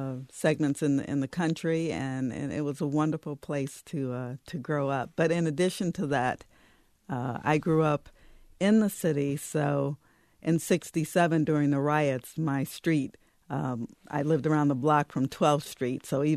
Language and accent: English; Detroit, Michigan, United States; Yes, because during the time that I grew up in Detroit, it was very vibrant. I was born in the late 50s